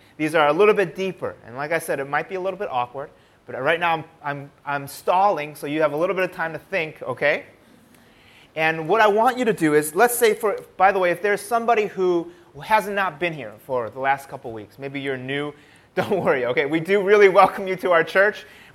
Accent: Michigan, United States; now in Indonesia; We came from the United States, from a state called Michigan

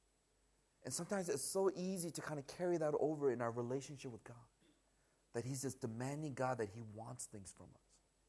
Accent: United States; because I grew up in America for most of my life. 90-some percent of my life was brought up in America. So I think like an American.

